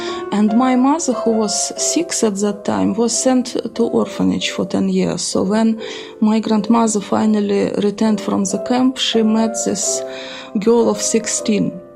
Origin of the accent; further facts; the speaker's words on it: Minsk, Belarus; English is a second language; I was growing up in Minsk, that is capital of modern Belarus. Some of my ancestors were from Volga River area.